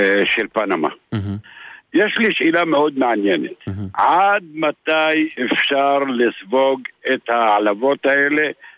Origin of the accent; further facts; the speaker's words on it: Isfiya, Haifa District, Israel; אני מאוספיה.